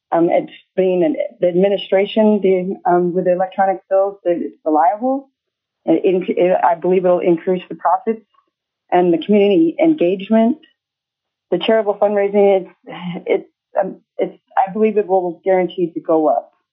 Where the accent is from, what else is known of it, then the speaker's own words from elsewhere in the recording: Anchorage, Alaska, United States; I am from Anchorage, Alaska.